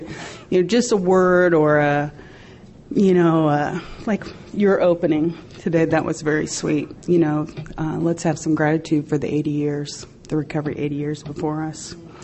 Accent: Athens, Ohio, United States; I'm from Athens, Ohio, and I have some friends in the audience, thank goodness.

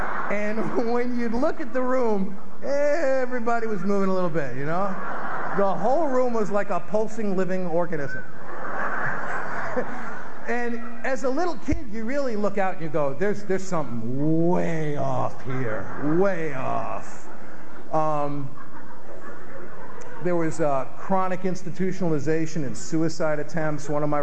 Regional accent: New York City, New York, United States; I grew up in the Bronx in New York City.

